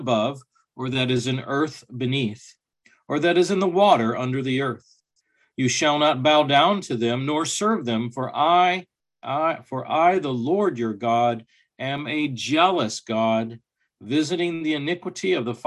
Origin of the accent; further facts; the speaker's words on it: Overland Park, Kansas, United States; I'm from the Kansas side of Kansas City, Kansas. And in fact, my particular municipality is called Overland Park.